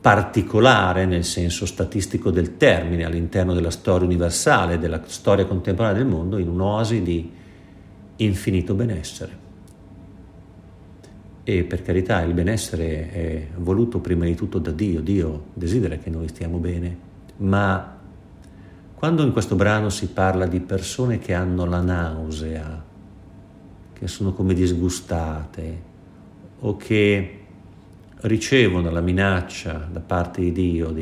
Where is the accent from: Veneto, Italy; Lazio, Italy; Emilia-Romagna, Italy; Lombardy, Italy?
Lombardy, Italy; Milan; come milanesi del 2021